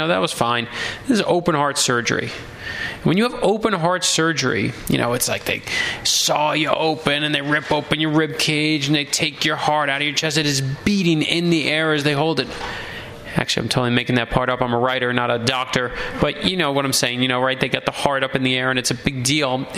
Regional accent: Brooklyn, New York, United States; now in Miami, United States; when I was older, my dad lost his job. We moved from Brooklyn, New York to Miami, Florida.

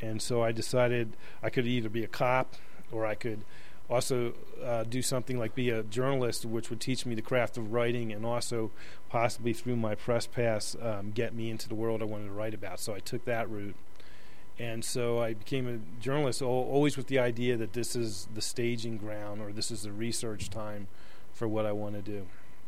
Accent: Florida, United States; now in Los Angeles, United States; I grew up in Florida. I worked in Florida as a journalist before I went to Los Angeles as a journalist.

